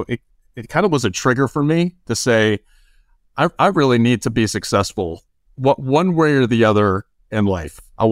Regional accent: Chicago, Illinois, United States; I grew up in the Chicagoland area.

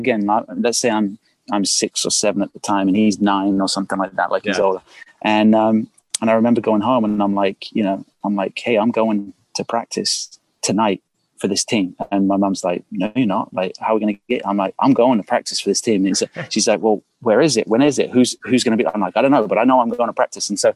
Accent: Reading, South East England, United Kingdom; the club was in my town. Like, I'm from Reading.

